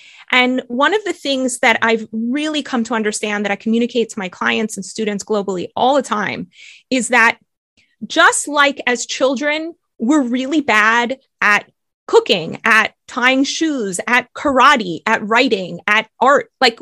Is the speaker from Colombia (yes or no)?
yes; Bogota, Bogotá Capital District, Colombia; accent: American; I might have a really good American accent, but I'm originally from Bogota.